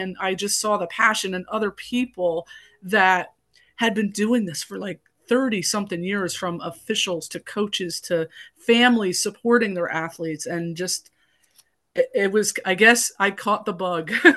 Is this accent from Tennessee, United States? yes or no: no; New York, United States; now in Pennsylvania, United States; I came all the way from New York to come to Penn State and I've never left.